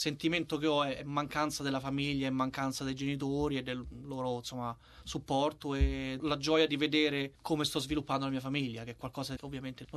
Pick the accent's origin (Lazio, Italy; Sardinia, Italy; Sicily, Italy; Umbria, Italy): Lazio, Italy; Rome; also born or lived in Turin; nonostante appunto io sia nato a Torino ma cresciuto a Roma